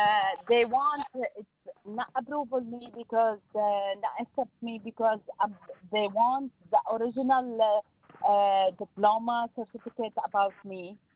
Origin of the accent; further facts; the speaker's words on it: Syria; English is a second language; now in United States; I don't have original because I am living in America. My parents said I am from Syria. I can't bring it, the original one now because it's Syria.